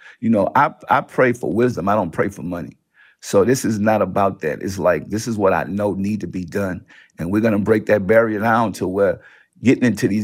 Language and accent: English; New Orleans, Louisiana, United States; I come from New Orleans, so we have hard times.